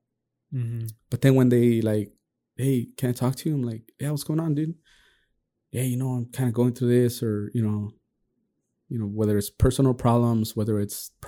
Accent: Azusa, California, United States; I grew up in Azusa

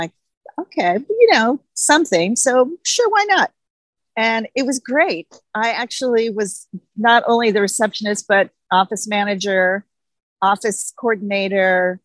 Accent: Ontario, California, United States; I grew up in Ontario, California, and that's a small little town in the Inland Empire.

